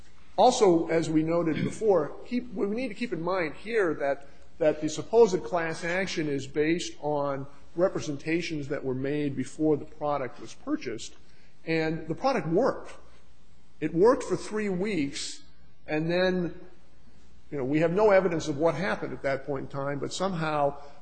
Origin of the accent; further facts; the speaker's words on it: California, United States; And actually, I am from California, so I'm doubly aware of that.